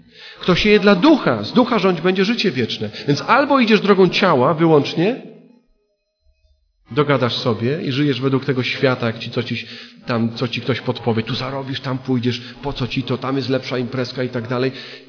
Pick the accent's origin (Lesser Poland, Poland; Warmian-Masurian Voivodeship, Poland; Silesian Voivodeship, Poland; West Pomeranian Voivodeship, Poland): Lesser Poland, Poland; Oświęcim; born there; Tak, urodziłem się w Oświęcimiu.